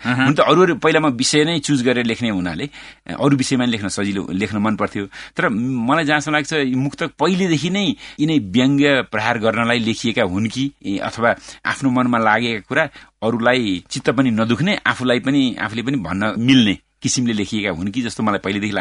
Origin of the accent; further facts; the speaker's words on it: Pokhara, Gandaki Province, Nepal; moved away as an adult; also born or lived in Hong Kong; now in United Kingdom; म जन्मे हुर्केको र आइएससीसम्म पढेको पोखरा नै. त्यसपछि आजभन्दा 32 वर्ष अघिदेखि म देश बाहिर नै छु.